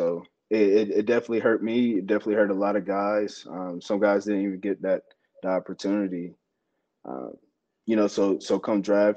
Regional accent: North Carolina, United States; And Duke was actually in my hometown, so kind of wanted to get away, and Wake Forest is the best option.

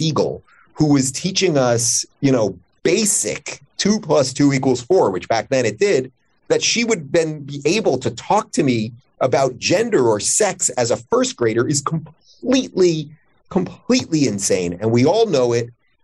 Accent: Florida, United States; And I am going to do everything I can as a Floridian to keep Florida, Florida.

